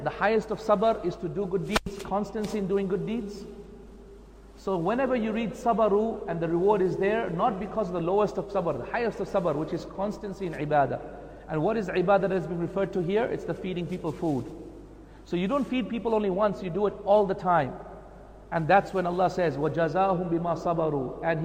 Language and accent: English; Australia; you know, I'm from Australia